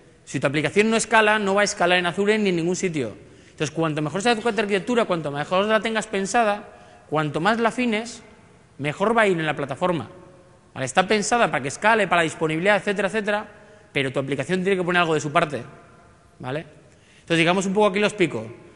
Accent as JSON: {"language": "Spanish", "town": "Bilbao", "region": "Basque Country", "country": "Spain", "said": "Y eso que soy de Bilbao."}